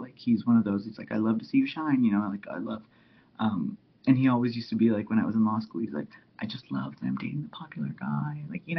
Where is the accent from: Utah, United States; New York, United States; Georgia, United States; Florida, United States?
Georgia, United States; Atlanta; also born or lived in Michigan / Chicago; I grew up mostly in the South. I grew up in Atlanta.